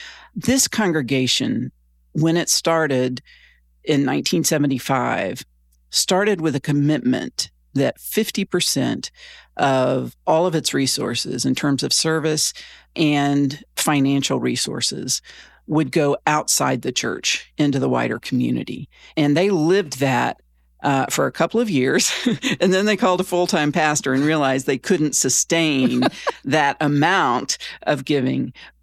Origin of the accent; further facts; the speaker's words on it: Gainesville, Florida, United States; I grew up in Gainesville, which is where the University of Florida is. Go Gators.